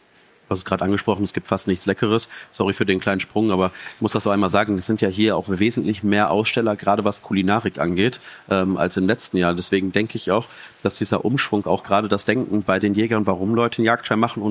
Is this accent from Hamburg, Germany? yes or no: no; Witten, North Rhine-Westphalia, Germany; born there; now in Hannover, Germany; Ja, ich bin ja nur in Hannover tatsächlich im Moment ansässig, aber ich bin ja hier in Witten geboren. Also insofern bin ich ja nur 15 Kilometer weiter weg.